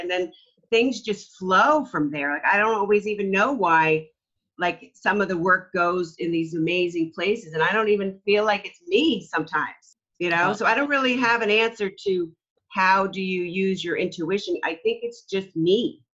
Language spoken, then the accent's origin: English; New York, United States; because I'm from New York and I just kind of say it like it is.